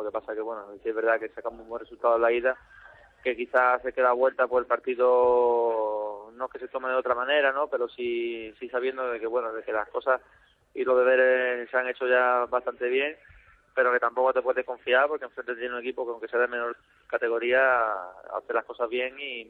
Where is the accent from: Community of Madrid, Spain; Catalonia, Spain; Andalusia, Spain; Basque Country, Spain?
Andalusia, Spain; Malaga; Sí, el equipo de mi tierra, donde me crié como